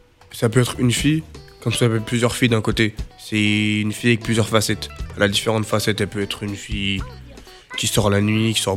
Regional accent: Paris, Île-de-France, France; born there; now in Épinay, France; Je suis né à Paris.

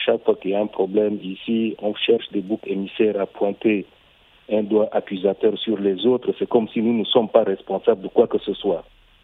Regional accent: Central African Republic; En tant que centrafricain et leader politique, moi j'observe

